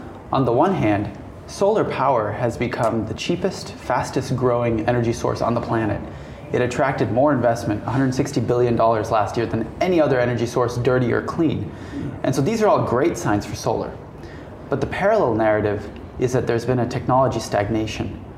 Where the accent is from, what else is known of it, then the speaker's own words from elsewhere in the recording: California, United States; You know, I grew up in Silicon Valley.